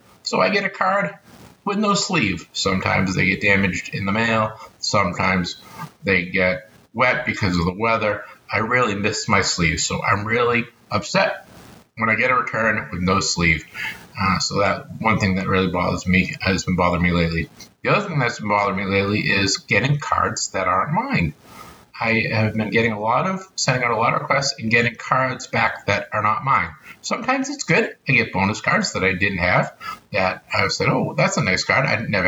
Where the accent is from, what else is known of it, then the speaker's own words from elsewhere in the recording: Boston, Massachusetts, United States; accent: Bostonian; Excuse my Bostonian accent. Sometimes I drop the R's.